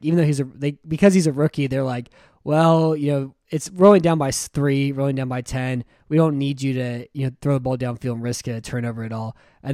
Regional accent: San Antonio, Texas, United States; because I grew up in San Antonio and I was never a Dallas fan

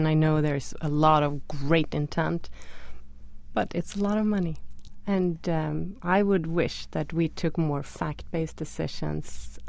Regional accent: Sweden; now in Boston, United States; I'm originally from Sweden. I live here in Boston.

